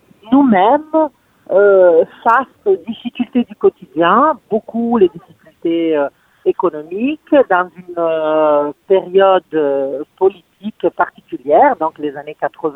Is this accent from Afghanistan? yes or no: no; Italy; French is a second language; moved away as an adult; now in France; je suis italienne, j'ai fait le début de ma formation en Italie. Je vis en France depuis quand même pas mal d'années. Mais je continue à garder un pied en Italie.